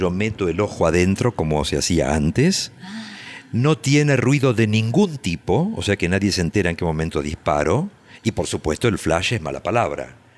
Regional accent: Buenos Aires, Argentina; En Buenos Aires, en el sanatorio Anchorena.

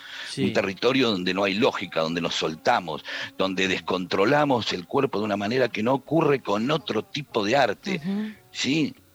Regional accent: Argentina; ¿cómo somos los argentinos haciendo chistes?

